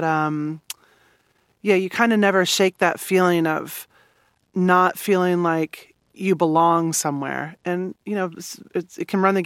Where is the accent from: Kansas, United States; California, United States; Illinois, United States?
Kansas, United States; Manhattan; born or raised there